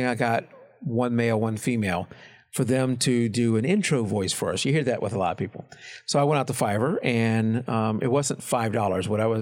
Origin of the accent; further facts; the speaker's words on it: Louisiana, United States; Well, I'm from Louisiana, so Louisiana.